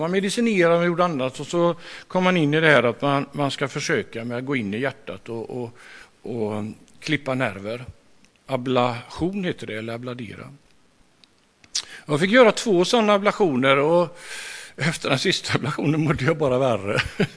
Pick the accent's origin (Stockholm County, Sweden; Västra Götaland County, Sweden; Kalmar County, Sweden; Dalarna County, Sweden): Västra Götaland County, Sweden; Lerum; Jag kommer från Lerum.